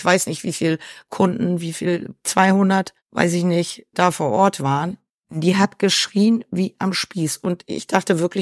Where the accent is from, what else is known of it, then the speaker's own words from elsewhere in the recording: Hamburg, Germany; Nein, ich komme aus Hamburg.